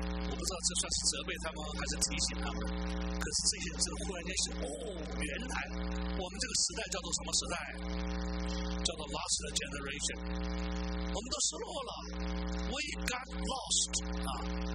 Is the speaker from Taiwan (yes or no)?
yes; Taiwan; 我小时候在台湾啊